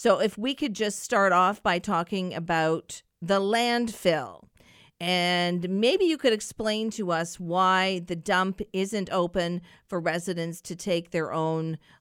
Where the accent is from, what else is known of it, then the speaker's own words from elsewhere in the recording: London, Ontario, Canada; I'm from London, and in my hometown, the landfills are all closed there.